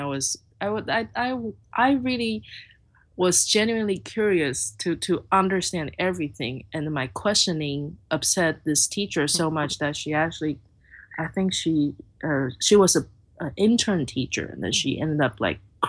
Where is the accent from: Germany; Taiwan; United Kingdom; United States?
Taiwan; Taipei; first language Mandarin; English is a second language; I grew up in Taipei, that's the capital, and right. Then most of us only speak Mandarin. And even though my parents and grandparents, they spoke Taiwanese, but I would respond in Mandarin to them. So I actually don't speak Taiwanese.